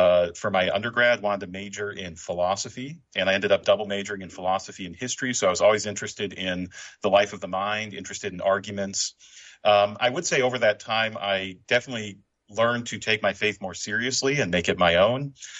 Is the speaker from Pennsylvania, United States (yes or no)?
no; Colorado Springs, Colorado, United States; And so I grew up in Colorado Springs in the 90s, a pretty big hotbed, I didn't know it at the time, for a lot of evangelical activity, a lot of organizations there.